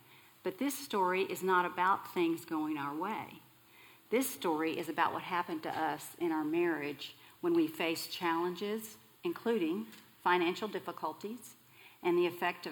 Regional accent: Dallas, Texas, United States; I grew up right here in Dallas.

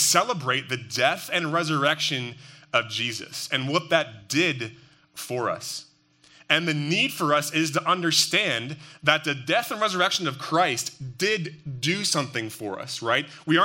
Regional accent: New Jersey, United States; I grew up in New Jersey. My dad is from New Hampshire, though, so he raised us to be all New England sports fans.

